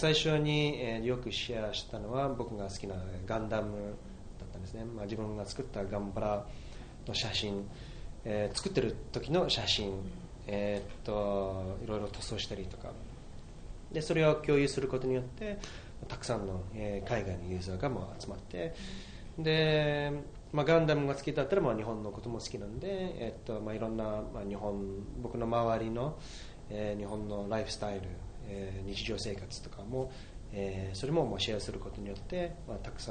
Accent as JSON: {"language": "Japanese", "country": "United Kingdom", "tie": "born or raised there", "second_language": "Japanese", "said": "まあ、イギリス生まれ育ちなんで、"}